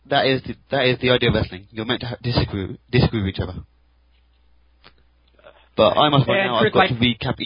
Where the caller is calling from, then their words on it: England, United Kingdom